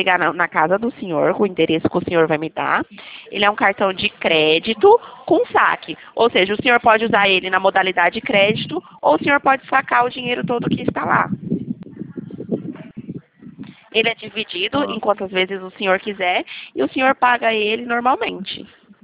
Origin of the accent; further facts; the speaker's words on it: São Paulo, Brazil; aqui eu sou do interior de São Paulo.